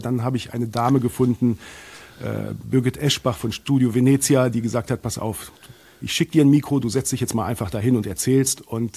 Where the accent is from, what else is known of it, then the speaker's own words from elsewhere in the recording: Northern Germany, Germany; für mich als Norddeutscher